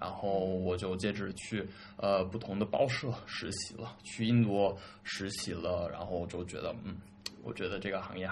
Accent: South Korea; Chinese is a second language; moved away; also born or lived in United States / Shanghai; 我的家庭背景确实比较特别，我就是在美国出生，但是小的时候跟我爸妈一起回韩国去了。我爸妈他们俩都是韩国人嘛，他们80年代都移民到美国了，在美国留学，然后在美国扎根。

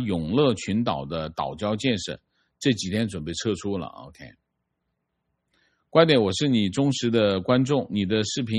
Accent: Hong Kong; moved away as an adult; now in Shanghai, China; 我是一个香港人，06年移居到上海工作

